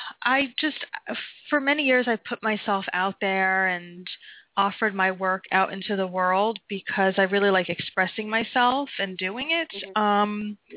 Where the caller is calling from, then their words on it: Florida, United States; I live in Florida.